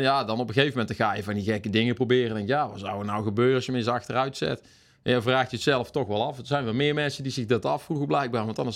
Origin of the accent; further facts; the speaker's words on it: Baarle-Nassau, North Brabant, Netherlands; Ja, uit Baarlen-Nassau natuurlijk. Hè? Ja, dus hier ben ik geboren en getogen, zoals ze zeggen. Nooit ergens anders gewoond.